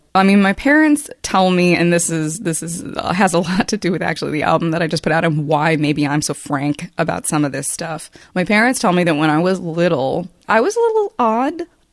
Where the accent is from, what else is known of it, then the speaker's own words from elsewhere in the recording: Randallstown, Maryland, United States; also born or lived in Owings Mills / Catonsville; So I grew up in a town called Randallstown, which is right along the city-county line. Moved out to Owings Mills in my teenage years, and then lived in Catonsville, right on the city-county line.